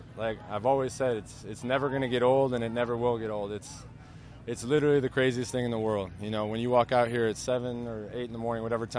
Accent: Wisconsin, United States; I mean, I grew up in Wisconsin, so I spent a couple days up at a Packers training camp when I was younger.

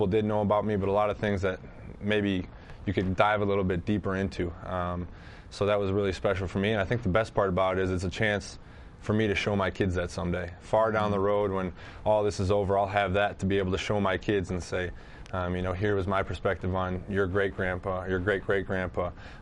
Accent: Wisconsin, United States; Because, I mean, I grew up in Wisconsin. You know, I grew up in a middle-class family

